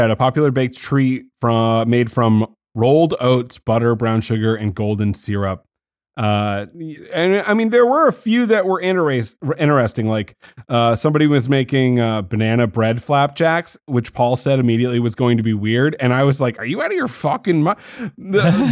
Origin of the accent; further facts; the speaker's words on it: New England, United States; And we grew up in New England